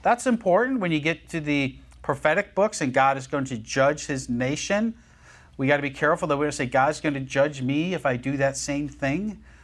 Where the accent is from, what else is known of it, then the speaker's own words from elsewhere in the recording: Buffalo, New York, United States; I grew up in Western New York in the Buffalo area, and we got lots of snow.